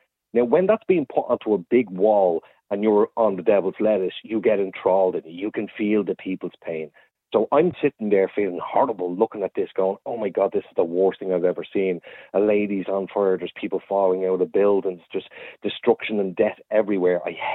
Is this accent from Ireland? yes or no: yes; Ireland; one thing that we're blessed at doing as Irish, that we can go from angry to laughing and being the best of friends with people afterwards.